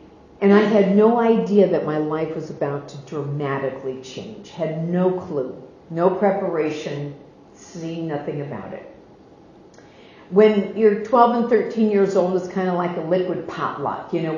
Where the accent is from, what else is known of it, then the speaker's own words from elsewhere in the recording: Midwest, United States; I was raised in the Midwest of the United States by really good hard working, tax paying, lawn mowing, cookie baking kind of people.